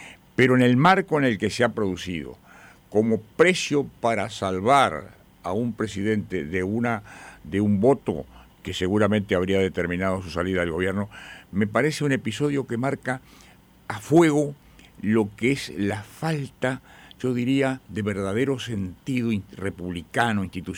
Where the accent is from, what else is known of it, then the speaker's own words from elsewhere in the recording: Uruguay; a mí me preocupa como uruguayo